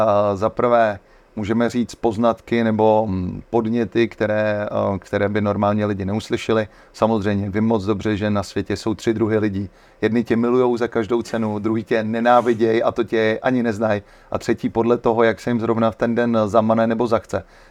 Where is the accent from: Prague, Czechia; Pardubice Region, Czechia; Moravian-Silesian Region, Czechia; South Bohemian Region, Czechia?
Prague, Czechia; A byla v Nebušicích a já jsem v té době žil v Řepích